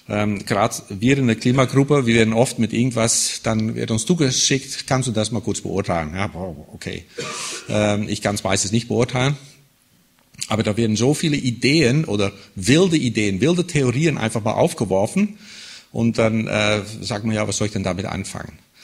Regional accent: Southern Germany, Germany; Ich komme eher hier aus dem Süden von Deutschland

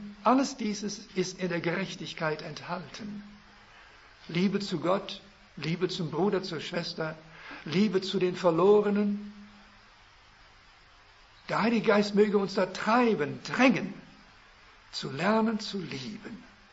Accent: Kandel, Rhineland-Palatinate, Germany; ich bin in Kandel aufgewachsen, aber meine Muttersprache ist Deutsch, ich bin dankbar dafür.

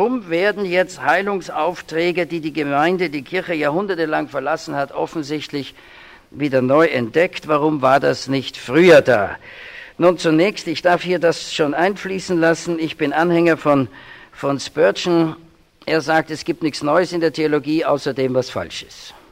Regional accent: Vienna, Austria; weil ich bin ja Wiener und war auf einer sehr konservativen Hochschule

